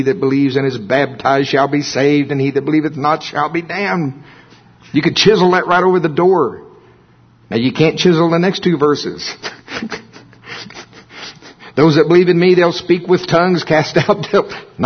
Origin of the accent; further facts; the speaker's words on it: United States; accent: Shawnee; I do my best with my Shawnee accent.